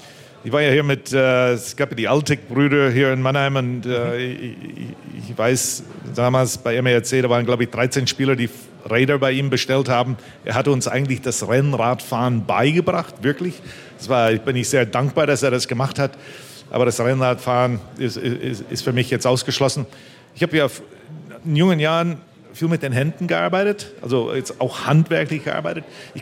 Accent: Winnipeg, Manitoba, Canada; weil meine Liebe zum Zahnarzt war, als ich als Jugendlicher in Winnipeg aufgewachsen bin

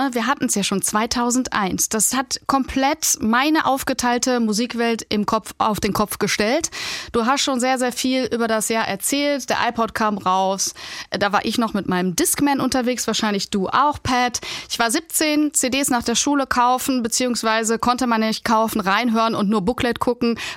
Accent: Remscheid, North Rhine-Westphalia, Germany; Ich bin in Remscheid aufgewachsen. Das ist eine ganz kleine Stadt in NRW.

